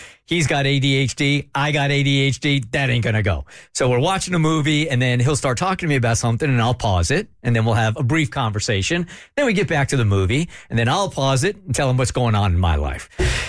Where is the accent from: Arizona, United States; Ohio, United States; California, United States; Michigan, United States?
California, United States; San Diego; I grew up in San Diego, so I applied to Pepperdine.